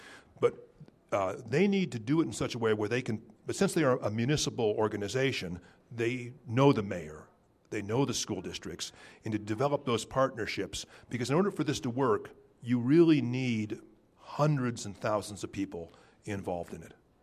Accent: Hawthorne, California, United States; I was raised in Hawthorne, California, a town you might recognize as providing the settings for Quentin Tarantino's Pulp Fiction and Jackie Brown. Those movies capture the charm of my city.

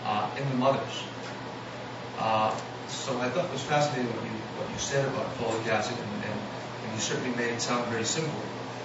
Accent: Colombia; I come from Colombia, right. South America

